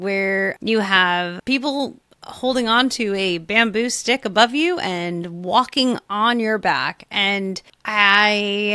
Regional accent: New York, United States; I'm a New Yorker and I can read BS a mile away.

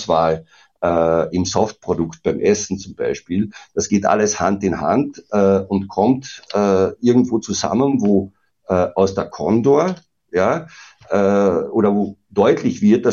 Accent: Austria; now in Frankfurt, Germany; ich bin ja als Österreicher hier in Frankfurt so ein bisschen unschuldig in dieses Thema reingeschlittert

